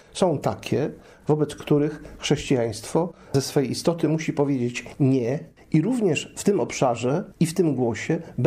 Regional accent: Pszów, Silesian Voivodeship, Poland; W mojej rodzinnej miejscowości, w Przowie, okolice Rybnika Wodzisławia Śląskiego, Raciborza. W dalszym ciągu małe miasteczko jest Pszów.

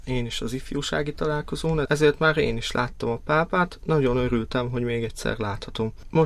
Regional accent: Rudabánya, Borsod-Abaúj-Zemplén, Hungary; Rudabányáról jöttem, Miskolcon a Minorita Rend kollégiumában lakom.

